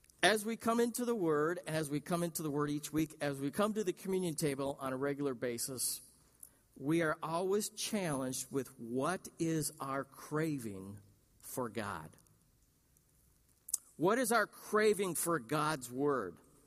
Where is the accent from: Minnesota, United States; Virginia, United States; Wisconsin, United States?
Wisconsin, United States; Racine; the one thing I would drive a great distance for is what my hometown is known for. The Racine Kringle.